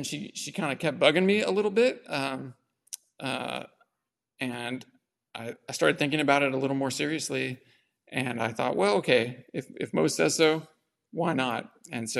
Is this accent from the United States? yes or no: yes; California, United States; also born or lived in Spain / Mexico; I was born in Spain, traveled around with my mom, lived in Mexico for a bit, grew up in Southern California, and then actually went to school here in San Luis Obispo.